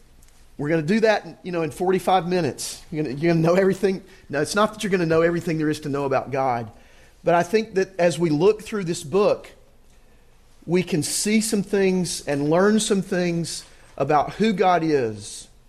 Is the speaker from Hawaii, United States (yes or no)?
no; Auburn, Alabama, United States; And because I was from Auburn, that was, you know, an interest point.